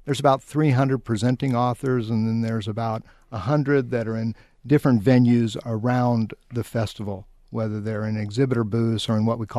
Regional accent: San Antonio, Texas, United States; moved away as an adult; now in Tucson, United States; No, I feel like a native, but actually I grew up in Texas, San Antonio. Came here to go to school a few years ago and stuck around.

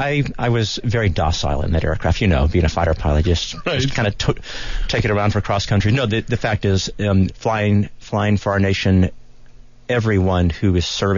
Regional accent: Texas, United States; now in Tucson, United States; even though we're from Texas and we have family there, and we'd always kind of thought about going back there, coming back to Tucson became very natural for us.

